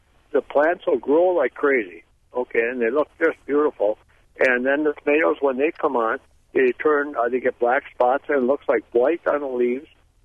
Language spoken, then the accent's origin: English; Crivitz, Wisconsin, United States; also born or lived in Sheboygan; I'm from Crivitz as well as from Sheboygan. Okay, I live 6 miles south of Sheboygan, up on Terry Henry.